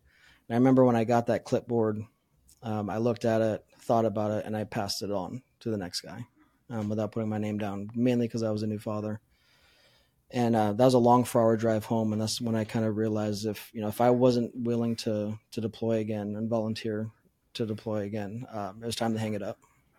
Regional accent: Las Vegas, Nevada, United States; So I was, born and raised in Las Vegas.

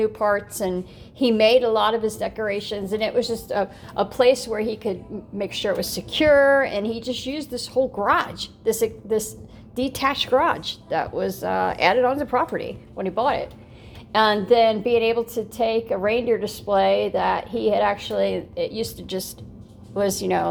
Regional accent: Ohio, United States; Where I used to, where I grew up at, where I grew up in Ohio, and in the memory lane of where, places I used to go

